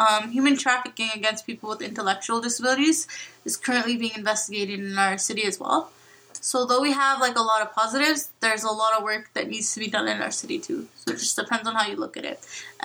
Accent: Hamilton, Ontario, Canada; Okay. So, I'm from Hamilton, Ontario. Sometimes called the armpit of Ontario, but it's not true. We actually have 72 waterfalls. I think the city is very underrated.

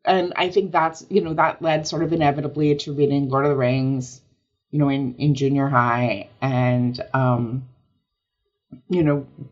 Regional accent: New Jersey, United States; Okay, I grew up on the Jersey Shore, back before that had any particular significance. about 5 miles from the beach. And so it's close to Asbury Park.

